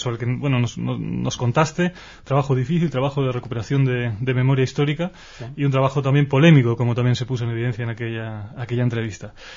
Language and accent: Spanish; Spain; como españoles y también como judíos vinculados a Israel